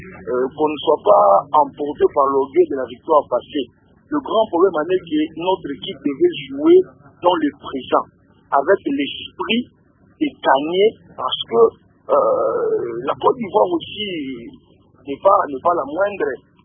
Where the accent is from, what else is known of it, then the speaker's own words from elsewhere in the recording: DR Congo; je suis un Congolais.